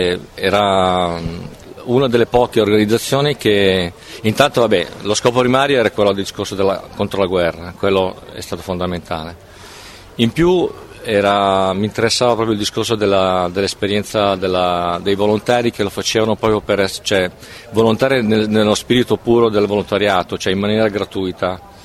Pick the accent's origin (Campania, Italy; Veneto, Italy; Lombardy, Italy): Lombardy, Italy; Milan; Da dove vengo? Allora, vengo da Milano.